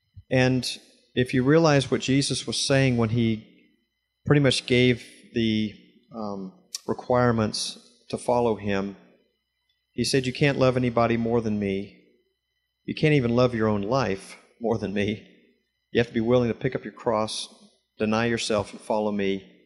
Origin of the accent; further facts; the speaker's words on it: United States; I grew up in the States for 56 years and I've been around it all my life